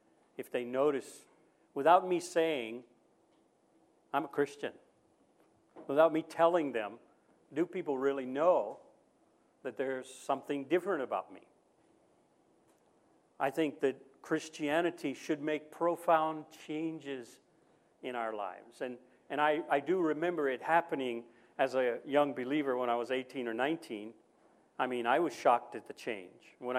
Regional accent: United States; now in Hiroshima, Japan; I spent 4 years in the Marine Corps, and I'm an American. And I wasn't raised in Hiroshima, but I've been here a long time.

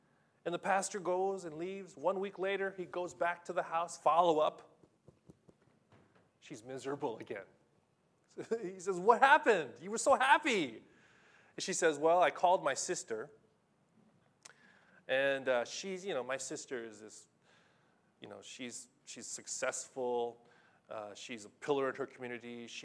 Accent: Philippines; I got nothing against Filipinos, I am a Filipino. I still have a Filipino passport.

